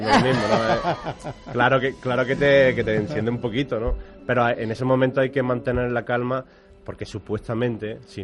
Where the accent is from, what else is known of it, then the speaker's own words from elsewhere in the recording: Andalusia, Spain; Pues vamos a ver, yo vengo de Andalucía.